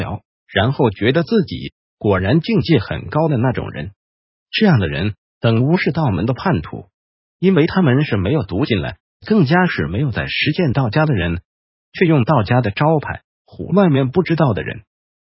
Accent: China; 因为我们中国人学术界的定义是三人才能成家

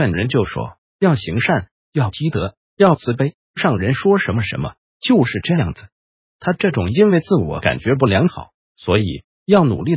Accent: Taiwan; 但是就是因为一个慈济，我们台湾已经变成全世界大肠癌第一高的地方了

